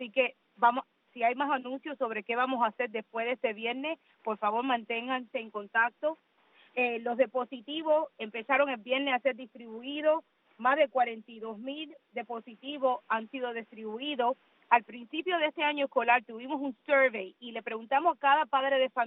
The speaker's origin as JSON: {"language": "Spanish", "country": "Cuba", "tie": "born there", "said": "tú sabes que nací en Cuba"}